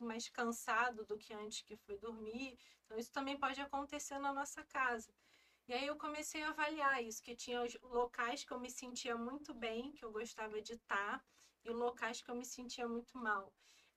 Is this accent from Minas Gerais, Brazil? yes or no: no; Rio de Janeiro, Brazil; born there; Eu nasci no Rio de Janeiro, né?